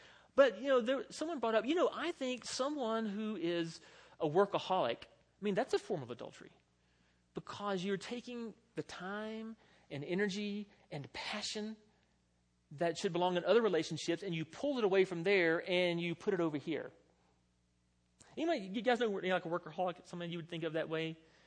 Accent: the South, United States; I'm from the South, and it has been jokingly said, and it's kind of true, that, you know, football's like the religion of the South.

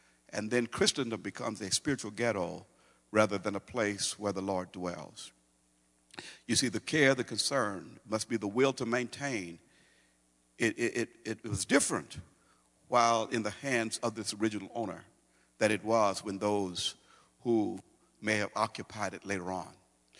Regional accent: Brooklyn, Illinois, United States; We had dirt roads in my hometown. We had dirt roads. Now, uptown, they were paved, but on the low end, you probably heard me talk about, we lived on the low end of Brooklyn.

